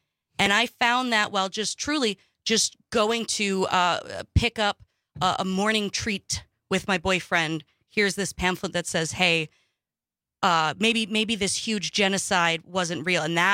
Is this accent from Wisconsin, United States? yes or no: yes; Wausau, Wisconsin, United States; Growing up in Wausau, before I'd even finished my Jewish conversion, but I'd been semi-public with my peers about the fact that I was looking into converting.